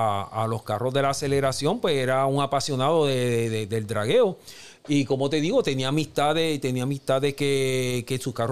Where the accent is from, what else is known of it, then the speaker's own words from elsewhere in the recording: Ponce, Puerto Rico; que era de Ponce, que era de mi pueblo Ponce, ajá.